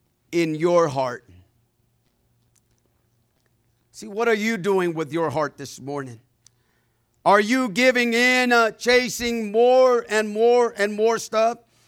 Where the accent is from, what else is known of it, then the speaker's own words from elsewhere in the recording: Mexico; now in United States; I'm an immigrant. I came from Mexico. We come here. We work hard.